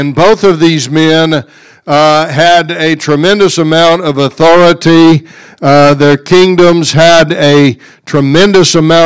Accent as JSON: {"language": "English", "country": "United States", "said": "I'm glad I'm an American today. I know we got lots of problems, but I'm glad that we are Americans today."}